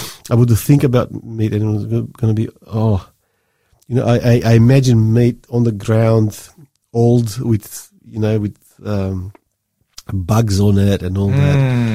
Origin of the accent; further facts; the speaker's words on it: Australia; here as an Australian